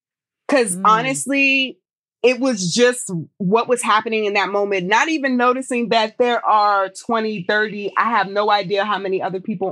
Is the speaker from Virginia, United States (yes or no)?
no; Abilene, Texas, United States; born there; also born or lived in New Jersey / New York; now in Maryland, United States; So I'm an Air Force brat. My family lived in New Jersey, New York. I was born in Abilene, Texas.